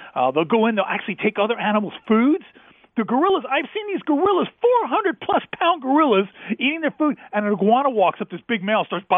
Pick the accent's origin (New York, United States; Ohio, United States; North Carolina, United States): New York, United States; New York City; You know, I remember being a kid up in New York, growing up in New York City.